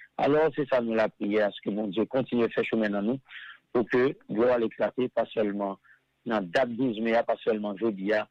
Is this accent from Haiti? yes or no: yes; Haiti; en tant qu'Haïtien